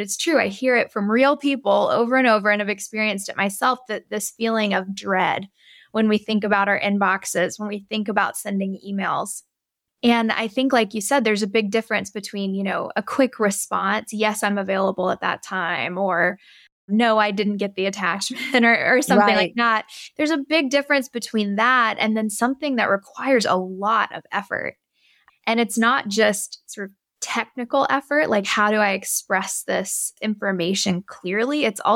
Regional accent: the South, United States; We learned all kinds of things about how to communicate growing up in the South.

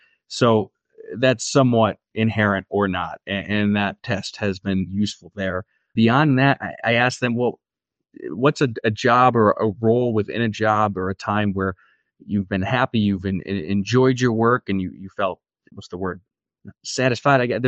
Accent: Ohio, United States; now in Colorado, United States; You know, I live in Colorado, but I'm originally from Ohio.

